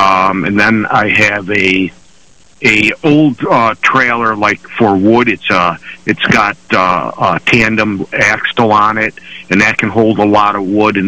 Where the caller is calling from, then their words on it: North Java, New York, United States; I'm in North Java.